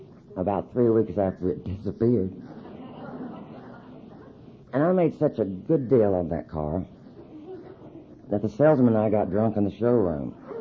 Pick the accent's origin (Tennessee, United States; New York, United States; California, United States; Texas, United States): Texas, United States; Greenville; I was raised in Northeast Texas in Greenville.